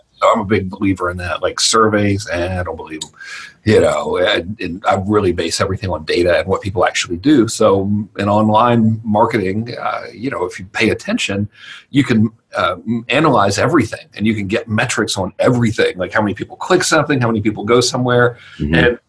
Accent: Georgia, United States; in normal redneck terminology, I'm from Georgia

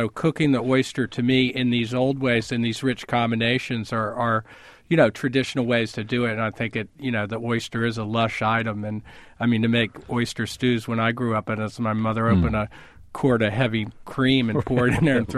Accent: Mid-Atlantic, United States; I'm from the Mid-Atlantic, Chesapeake Bay region, and oyster roasts are a big deal down there

